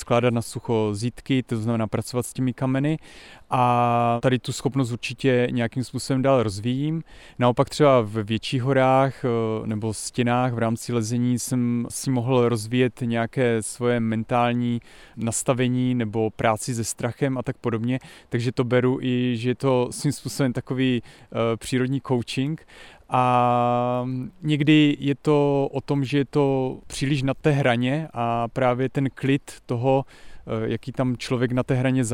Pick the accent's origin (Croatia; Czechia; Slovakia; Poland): Slovakia; now in Czech Republic; já pocházím z Podhor, narodil jsem se pod Tatrami, žiju v horách jako v Jeseníkách